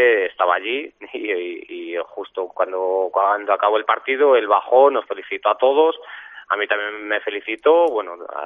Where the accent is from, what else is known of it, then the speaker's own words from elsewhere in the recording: Salamanca, Castile and León, Spain; yo soy de aquí de Salamanca, soy del Salmantino.